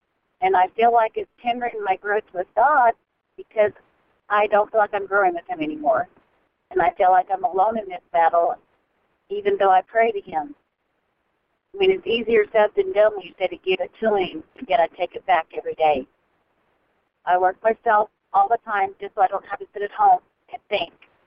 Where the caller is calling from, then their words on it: Florida, United States; I'm calling from Florida.